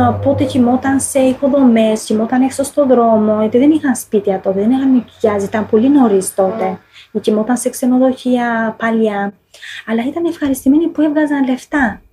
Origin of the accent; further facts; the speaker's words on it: Albania; now in Greece; είδα πολλούς ανθρώπους από την πατρίδα μου και από το Περμέτη και από το Τεπελένη που δούλευαν εδώ.